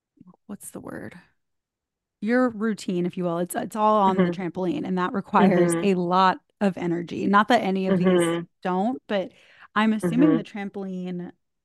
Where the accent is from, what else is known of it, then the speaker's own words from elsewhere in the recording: the South, United States; I'm from the South, and being skinny was equated to being happy and being beautiful